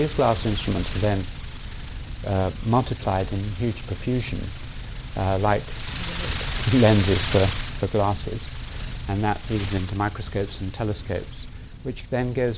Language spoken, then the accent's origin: English; Assam, India; English is a second language; moved away; I was born and brought up in Assam